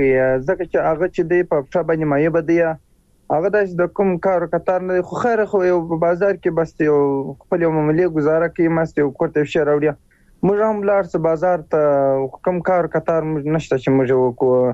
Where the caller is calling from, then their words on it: Musa Qala, Helmand, Afghanistan; زه په هلمند کې یم. په هلمند کې په مساکلا ولسوالۍ کې یم.